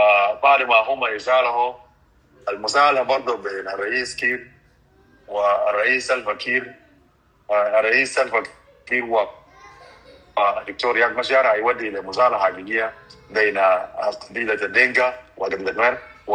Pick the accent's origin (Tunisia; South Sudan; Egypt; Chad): South Sudan; نحن شعب جنوبي